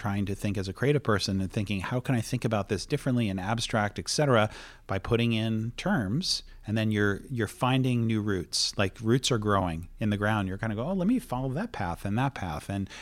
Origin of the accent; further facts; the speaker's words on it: United States; I grew up in the States, and I worked in the ad agency world in the States